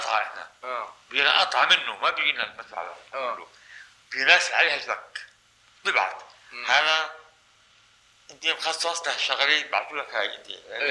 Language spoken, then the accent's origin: Arabic; Beirut, Beirut Governorate, Lebanon; انتقلت هون لما اجينا هون كنت اشتغل هون جيت على الديزل أنا من بيروت